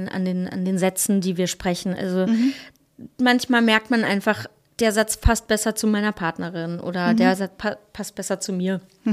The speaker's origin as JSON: {"language": "German", "region": "Hesse", "country": "Germany", "said": "finde es manchmal sogar auch netter als drüben bei uns im Westen. Irgendwie ein bisschen herzlicher. Aber natürlich schlägt mein Herz auch hessisch."}